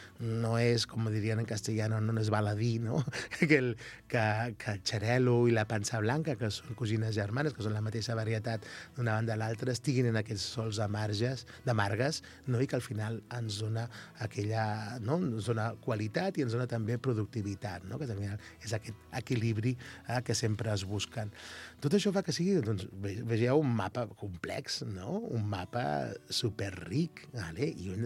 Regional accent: Catalonia, Spain; sobretot aquells que som del Penedès

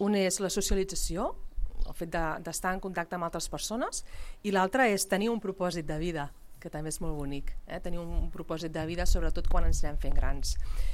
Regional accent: Sabadell, Catalonia, Spain; jo sóc de Sabadell, a Sabadell tenim el mercat

